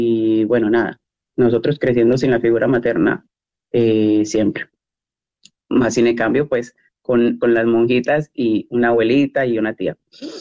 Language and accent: Spanish; Honduras; born there; Yo nazco en lo que es en Honduras, de una familia colombiana. Ambos padres son colombianos y toda mi descendencia es colombiana. Nazco en Honduras porque por cuestiones pues, de mi papá, de trabajo, terminamos acá en Honduras